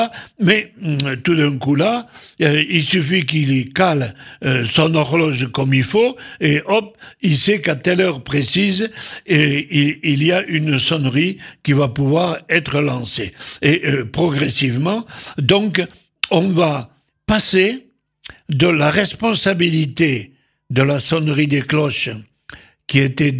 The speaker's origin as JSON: {"language": "French", "region": "Occitanie", "country": "France", "said": "dans le midi de la France, et chez nous en Occitanie"}